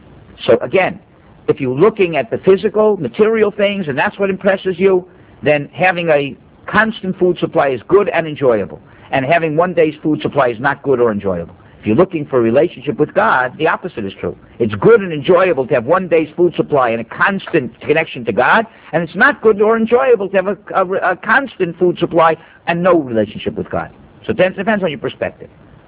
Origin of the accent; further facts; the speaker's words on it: Miami, Florida, United States; I thought I was exotic. I came from Miami.